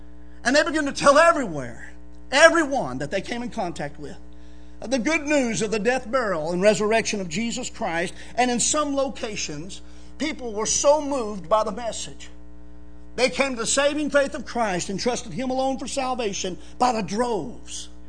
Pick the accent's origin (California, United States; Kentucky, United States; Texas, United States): Texas, United States; Houston; also born or lived in East Tennessee; I was born in East Tennessee. And there's a lot of things that we make just, you know, because of culture and what have you. But here I am. I'm from the suburb of Houston.